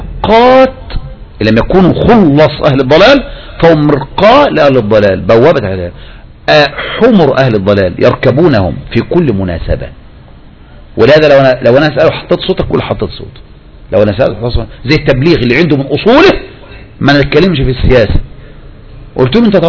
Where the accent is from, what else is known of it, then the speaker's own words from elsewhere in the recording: Tunisia; ده احنا عندنا في تونس ولا بلد عربي